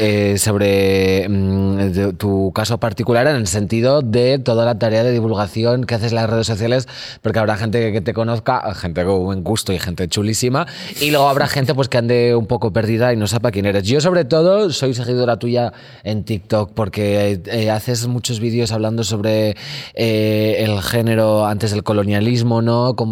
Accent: Magaluf, Balearic Islands, Spain; Sabes que yo me crié en Magaluf.

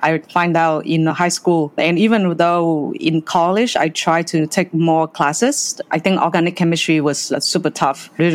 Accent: Vietnam; based in Vietnam, you know, my home country, my home market

